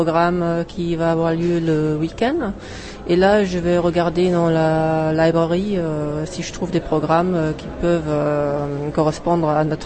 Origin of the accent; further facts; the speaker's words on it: Germany; French is a second language; now in Strasbourg, France; je suis allemande et je travaille pour Arte, le département des soirées thématiques à Strasbourg dans la centrale.